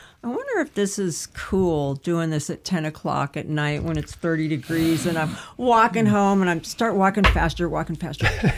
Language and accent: English; Los Angeles, California, United States; now in Baltimore, United States; Well, I'm from Los Angeles, but when I moved here 20 years ago, and I'm from Baltimore.